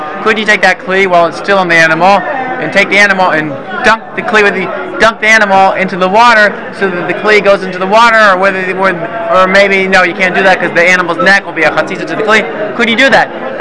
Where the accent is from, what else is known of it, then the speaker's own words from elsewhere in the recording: Memphis, Tennessee, United States; You know, when I grew up in Memphis, every single year, my father called up.